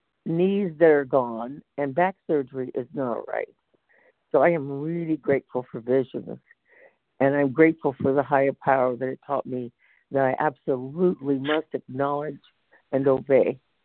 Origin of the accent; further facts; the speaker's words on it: California, United States; from Northern California.